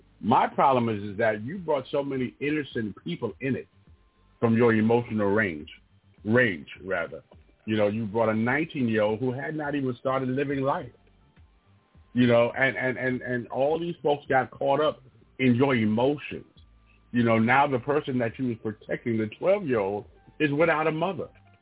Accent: New York, United States; I'm also from New York, don't live in New York anymore

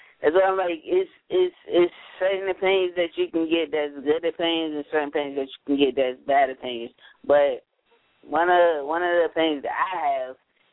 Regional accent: Virginia, United States; I'm from Virginia.

